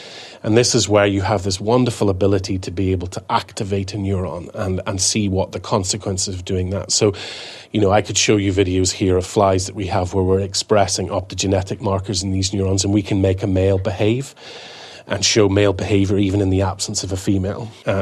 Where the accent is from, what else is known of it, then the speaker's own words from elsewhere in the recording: Ireland; As an Irishman, I would say 20 minutes is pretty good.